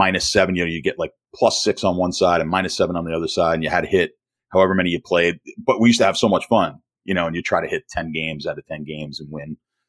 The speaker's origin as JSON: {"language": "English", "town": "Brooklyn", "region": "New York", "country": "United States", "tie": "born or raised there", "said": "Back in the day, I grew up in Brooklyn."}